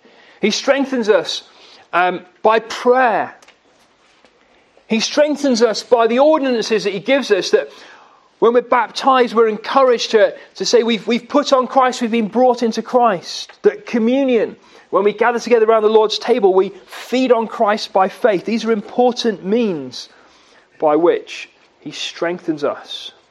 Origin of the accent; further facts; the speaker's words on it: North East England, United Kingdom; Now, I'm from the northeast, and I think my accent's fairly mild